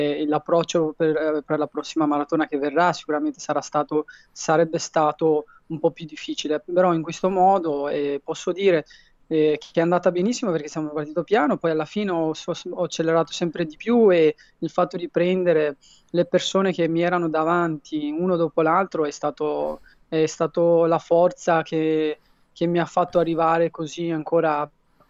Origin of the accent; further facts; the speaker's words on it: Eritrea; io sono abituato ad andare in Eritrea, che sarebbe anche il mio paese d'origine